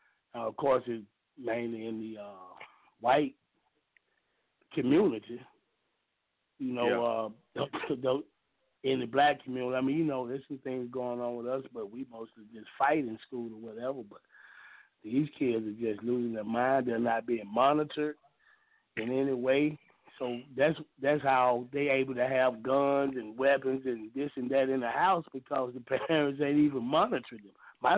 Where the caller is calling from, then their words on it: Jonesboro, Arkansas, United States; from Jonesboro, babe.